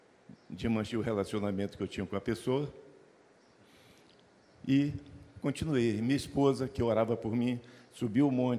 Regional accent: Roraima, Brazil; Eu sou roraimense, do interior.

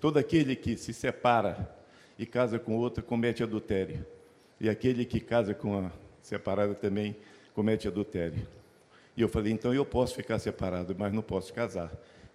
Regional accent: Roraima, Brazil; Eu sou roraimense, do interior.

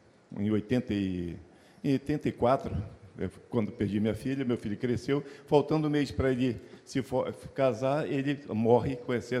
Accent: Roraima, Brazil; Eu sou roraimense, do interior.

